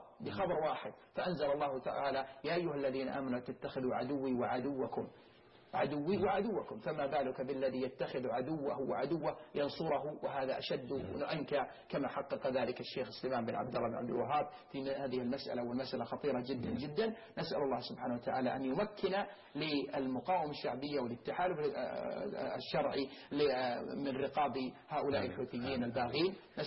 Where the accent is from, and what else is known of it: Yemen